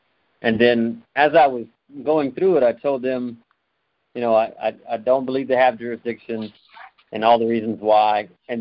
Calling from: Texas, United States; from Texas.

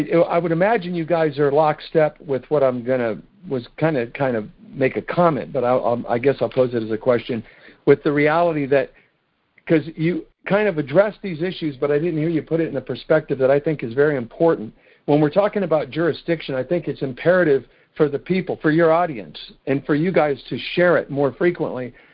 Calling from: Miami, Florida, United States; I'm calling from Miami, Florida.

